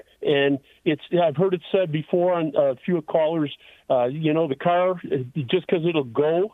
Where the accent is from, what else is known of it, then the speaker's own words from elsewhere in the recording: Illinois, United States; Well, I'm originally from Illinois, and I've lived through two killer snowstorms.